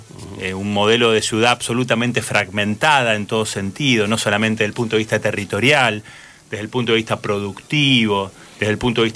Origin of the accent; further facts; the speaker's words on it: Rosario, Santa Fe, Argentina; Tiene que ver con haber nacido acá, haberme criado acá, haberme formado acá, estudiado, trabajado, formado mi familia. Soy un rosarino de pura cepa.